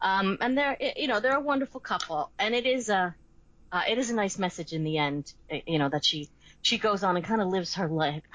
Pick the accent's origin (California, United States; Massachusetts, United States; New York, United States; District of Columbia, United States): New York, United States; And I'm Italian and I'm from New York.